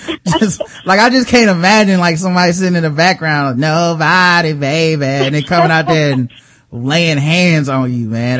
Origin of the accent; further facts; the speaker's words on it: Charlotte, North Carolina, United States; Like, I'm from Charlotte, and he was an assistant coach for the Charlotte Bobcats at the time. So he was in my city.